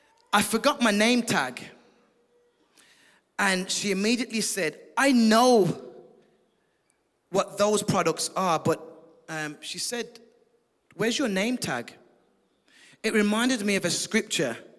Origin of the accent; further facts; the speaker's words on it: United Kingdom; there's a royal word that I'm accustomed to because I'm from the United Kingdom.